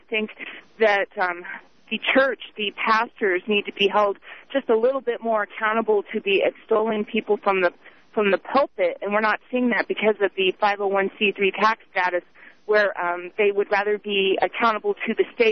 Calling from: Colorado, United States; I'm calling from Colorado.

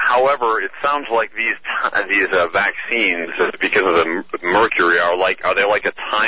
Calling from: Denver, Colorado, United States; I'm calling from Denver.

